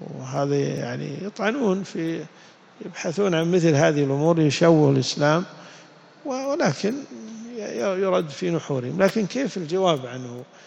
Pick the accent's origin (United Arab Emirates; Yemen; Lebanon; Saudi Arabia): Saudi Arabia; Najd; يسمونه زوج الابنة عندنا في نجد الخال، يسمونه خال